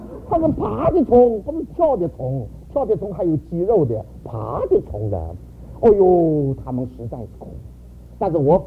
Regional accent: United States; 我说我不是台湾来的，我美国来的，我美国来的，不是台湾来的。

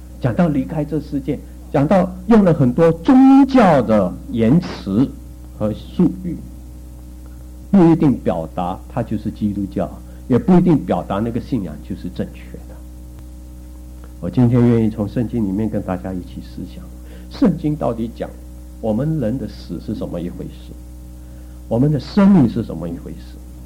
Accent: China; 这犹太人的说法，我们中国人说好死不如恶活

